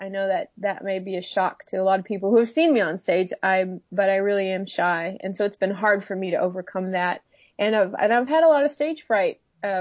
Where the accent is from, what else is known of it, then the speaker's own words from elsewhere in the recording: Minnesota, United States; accent: Minnesota; It was it's my Minnesota accent.